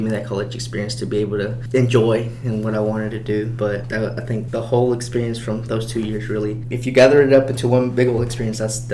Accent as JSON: {"language": "English", "town": "Clarksville", "country": "United States", "said": "I'm a senior. I'm from Clarksville. I'm a nursing major"}